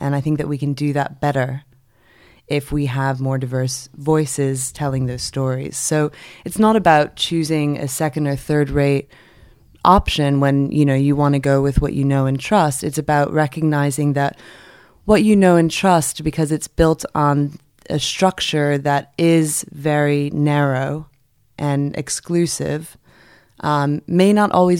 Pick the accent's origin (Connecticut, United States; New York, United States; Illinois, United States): New York, United States; So I was born and raised in New York.